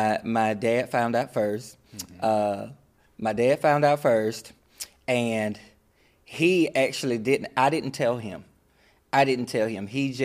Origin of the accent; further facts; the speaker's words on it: Sparta, Georgia, United States; But I grew up in Sparta, Georgia. Very, very small town, deep in the country, like middle Georgia. It's next to like Macon and Augusta.